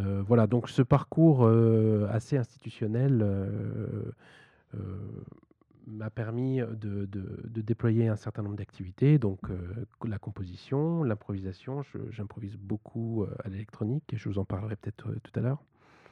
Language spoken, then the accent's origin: French; Grand Est, France; J'ai grandi dans les Vosges, où j'ai commencé le piano.